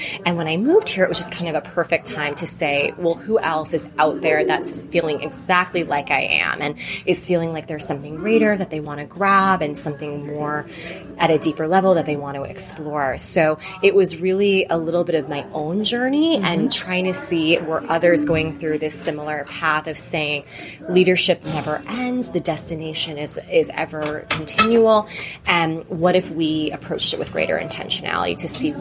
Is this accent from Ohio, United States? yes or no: no; New York, United States; now in Rhode Island, United States; So I'm new to Rhode Island. I've only been here about 3.5 years. I'm from New York.